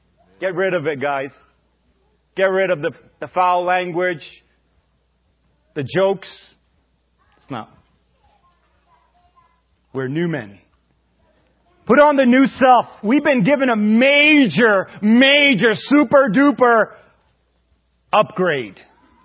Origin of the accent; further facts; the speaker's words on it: India; born there; I was born in India and in Indian ancestry